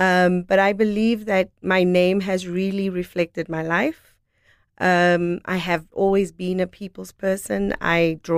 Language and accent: English; Windhoek, Khomas, Namibia; I grew up in Windhoek, Namibia, born and bred. Haven't really been raised anywhere else.